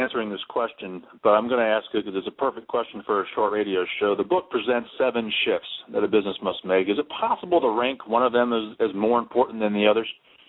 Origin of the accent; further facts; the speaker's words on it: Aurora, Illinois, United States; born there; I was born in Aurora, so I'm a huge Bear fans myself.